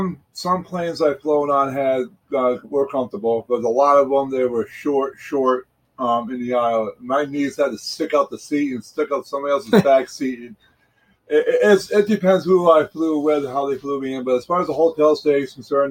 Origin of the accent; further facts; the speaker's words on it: Syracuse, New York, United States; We're in Syracuse, New York.